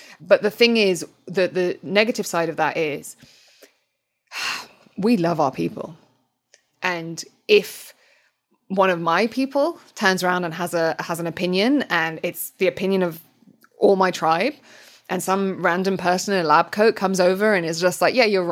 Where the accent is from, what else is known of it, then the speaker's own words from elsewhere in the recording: United Kingdom; I'm British, but my parents are Arab.